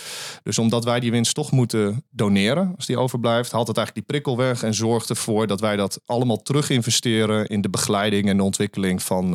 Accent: Netherlands; ik ben in Nederland geboren en een liefdevolle opvoeding gehad en hier kunnen studeren.

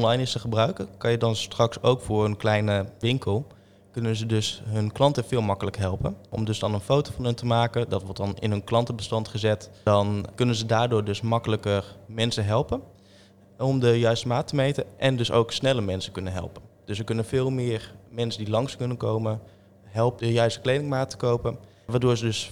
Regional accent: Rotterdam, South Holland, Netherlands; ik ben 23 jaar en ik doe de studie AD Ondernemer aan de Hogeschool Rotterdam. En ik kom uit Delfshaven. Ik ben een digitale Rotterdammer

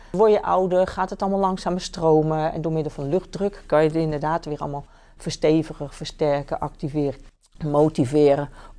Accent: Delft, South Holland, Netherlands; born there; En ik ben 60 jaar en ik ben geboren in Delft.

